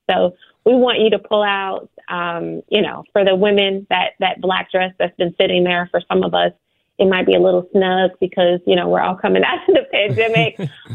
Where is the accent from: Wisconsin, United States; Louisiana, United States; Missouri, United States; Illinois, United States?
Illinois, United States; Chicago; I'm born and raised in Chicago, on this, you know, low end of Chicago, but I frequent all sides of Chicago.